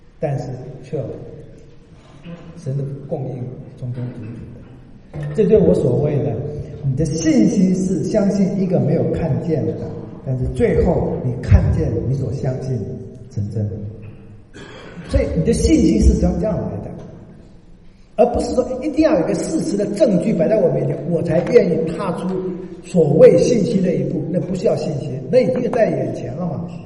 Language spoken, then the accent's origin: Chinese; Taiwan; 我们台湾人有5、6个都卖身的